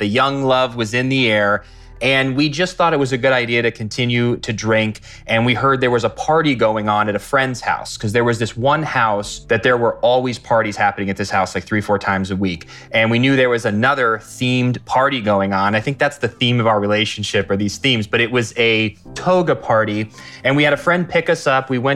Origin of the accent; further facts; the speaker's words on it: Ohio, United States; So we flew to my hometown in the state of Ohio.